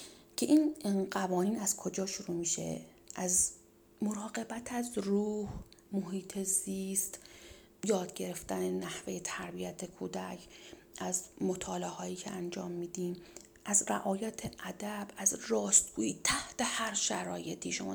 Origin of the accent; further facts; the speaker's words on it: Iran; به عنوان یک ایرانی شیعه امیرالمومنین